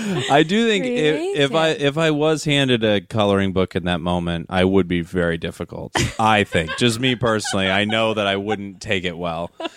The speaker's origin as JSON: {"language": "English", "town": "Las Vegas", "region": "Nevada", "country": "United States", "tie": "born or raised there", "also_born_or_lived": "Portland / California", "moved": "as an adult", "lives_now": "Los Angeles, United States", "said": "Yeah, I was born in Portland, Oregon. Lived a little bit of my life in Northern California, or mid-California, I don't know. And then I lived almost my entire life in Las Vegas before moving out here to LA."}